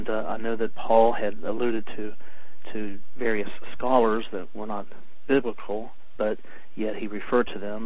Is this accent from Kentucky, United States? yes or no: yes; Middlesboro, Kentucky, United States; I'm from Middlesboro. I pastor a church here